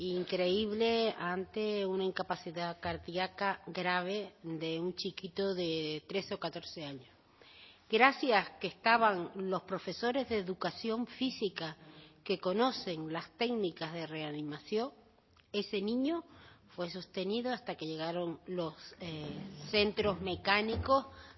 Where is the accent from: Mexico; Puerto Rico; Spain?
Spain; Los Llanos de Aridane, Canary Islands; un sencillo cartel en una cafetería de Aridane, de mi pueblo, de mi ciudad